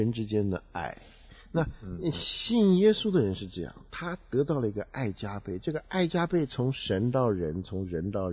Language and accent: Chinese; China; 我们中国人最喜欢读武打小说，